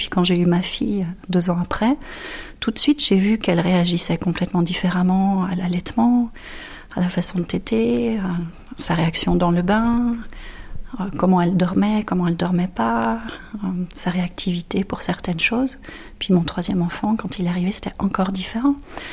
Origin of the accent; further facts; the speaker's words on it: France; parce qu'en tant que bonne française, les langues, c'est pas notre fort.